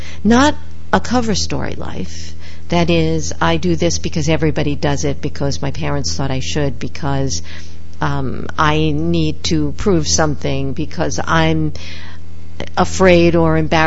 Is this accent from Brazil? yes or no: no; New York City, New York, United States; now in Sarasota, United States; I am born and bred. I am a New Yorker. You know, they say, once a New Yorker, it doesn't matter where you live, you're always a New Yorker.